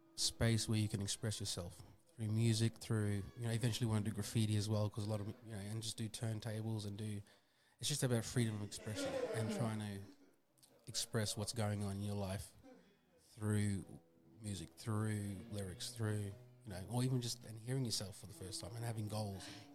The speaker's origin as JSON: {"language": "English", "region": "Queensland", "country": "Australia", "tie": "born or raised there", "said": "Growing up in Torres Strait was the best, like the culture, traditions."}